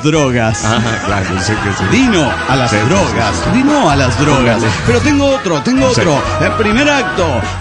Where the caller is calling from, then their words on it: Juliaca, Puno, Peru; de Juliaca, Perú.